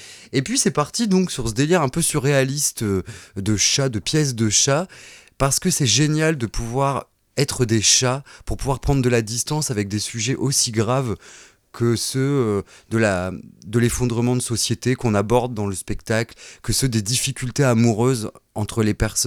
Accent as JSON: {"language": "French", "town": "Amiens", "region": "Hauts-de-France", "country": "France", "also_born_or_lived": "Belgium", "said": "Je suis parti un peu d'Amiens pour mieux revenir. J'étais un peu en Belgique, un peu dans les dom-toms."}